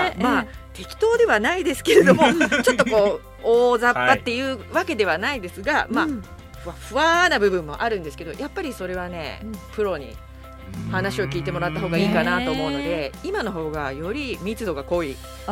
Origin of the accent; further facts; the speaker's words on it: Kofu, Yamanashi, Japan; 私は甲府で生まれ育って、ね、甲府ずっと生きてきますんで